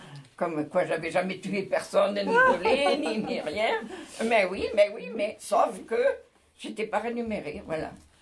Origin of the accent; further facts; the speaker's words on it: France; Ici, moi, je me suis toujours plu. Parce que, d'abord, je suis française.